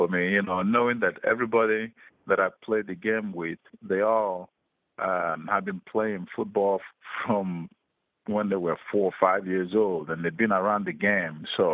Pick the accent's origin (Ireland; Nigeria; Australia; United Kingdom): Nigeria; now in United States; No, we don't have football in Nigeria, so I didn't even know what it was before I came out to America.